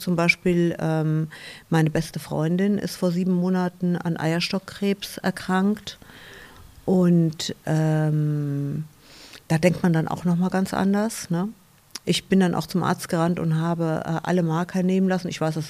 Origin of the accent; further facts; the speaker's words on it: Rhineland-Palatinate, Germany; damals als kleines Mädchen im Westerwald